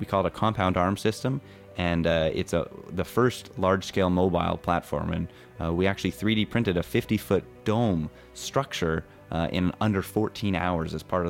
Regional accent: Canada; I'm from Canada

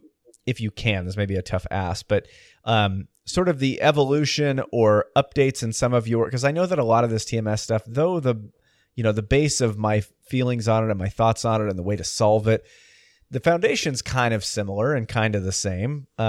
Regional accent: Chico, California, United States; born there; But I was born in Chico

